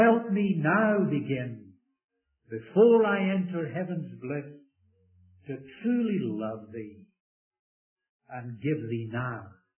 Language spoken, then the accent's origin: English; Scotland, United Kingdom; Being a Scot, I usually sit in a shopping center.